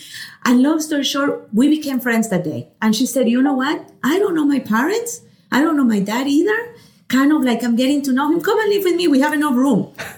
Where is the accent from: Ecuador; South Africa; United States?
Ecuador; Actually, I grew up in Ecuador. As you know, Ecuador is a pretty small country. It's a beautiful country, though. It's actually the size of Colorado